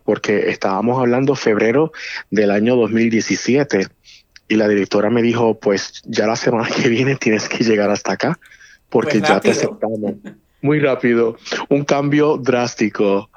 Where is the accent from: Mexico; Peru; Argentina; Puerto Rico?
Puerto Rico; San Juan; nací en Puerto Rico, soy original de San Juan, Puerto Rico.